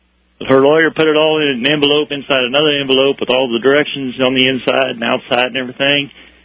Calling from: Louisville, Missouri, United States; Louisville, Missouri.

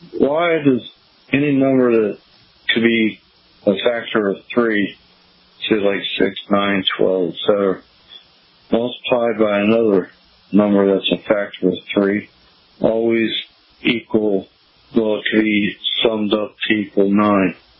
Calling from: Poplar, Montana, United States; I'm calling from Poplar, Montana.

